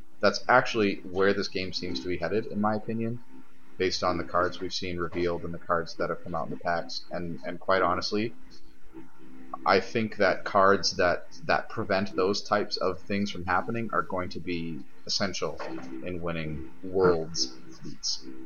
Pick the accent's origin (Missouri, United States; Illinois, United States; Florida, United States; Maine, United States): Maine, United States; because I'm from Maine and that's the Deep South.